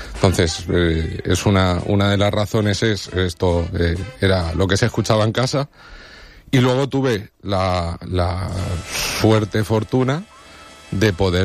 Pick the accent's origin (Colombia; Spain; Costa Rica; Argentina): Spain; Valencia, Valencian Community; born there; now in Benidorm, Spain; Yo nací en Valencia, llevo 20 años en Benidorm. Y la infancia, pues, clase media obrera